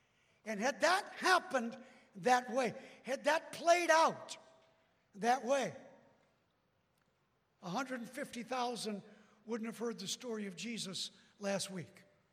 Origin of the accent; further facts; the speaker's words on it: New York City, New York, United States; I'm from New York City. I'm just passing through.